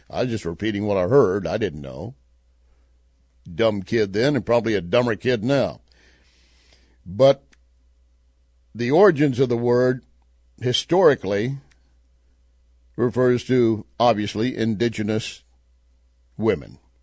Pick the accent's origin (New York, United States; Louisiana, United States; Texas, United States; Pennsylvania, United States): Texas, United States; I grew up in Texas.